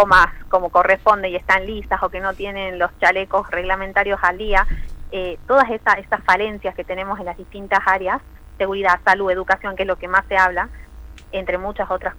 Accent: Argentina

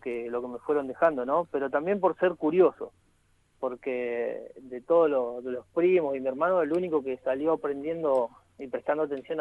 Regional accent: Villa Regina, Río Negro, Argentina; now in General Roca, Argentina; Sí, yo soy de Villa Regina, nací en Villa Regina.

